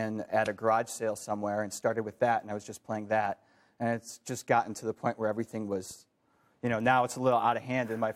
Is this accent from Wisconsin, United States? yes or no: yes; Madison, Wisconsin, United States; also born or lived in Caribbean; I grew up in Madison, and, you know, I got my first drum set when I was in seventh grade.